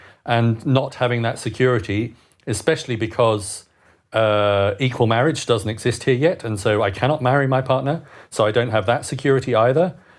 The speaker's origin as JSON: {"language": "English", "country": "United Kingdom", "lives_now": "Switzerland", "said": "So I think I'm still British, but becoming more Swiss every day."}